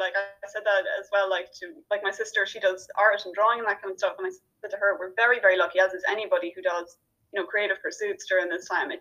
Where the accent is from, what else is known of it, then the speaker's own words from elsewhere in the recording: Ireland; Because I'm Irish, so I live in a small village in Ireland where we don't even get buses.